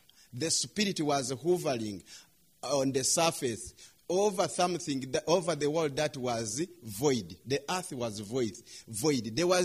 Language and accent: English; Uganda; I am from Uganda.